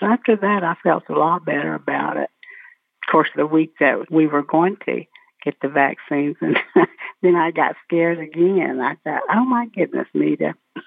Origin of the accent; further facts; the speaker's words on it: Jay, Oklahoma, United States; Uh-huh. I was born and raised there. Of course, I'm full blood Cherokee, and of course, we're in the heart of Cherokee country here in northeast Oklahoma.